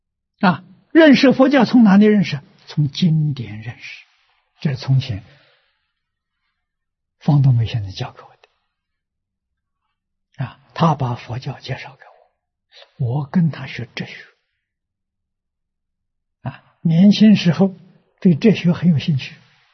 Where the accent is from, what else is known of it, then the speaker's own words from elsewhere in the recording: China; 60年前，在中国大陆，啊，那个时候我才20岁呀